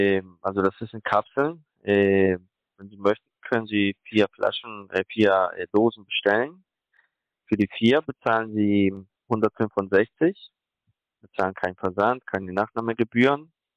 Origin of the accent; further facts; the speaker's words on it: Colombia; now in Hamburg, Germany; Also, ich bin Kolumbianer.